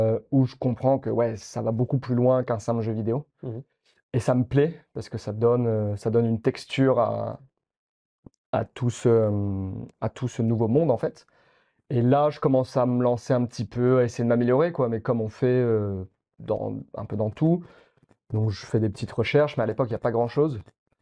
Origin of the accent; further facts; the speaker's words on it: Bourges, Centre-Val de Loire, France; J'ai grandi à Bourges, ancienne capitale du Royaume de Gaule, il y a fort longtemps. Petite ville, voilà, du centre de la France. Et je suis parti vers mes 19 ans à Montpellier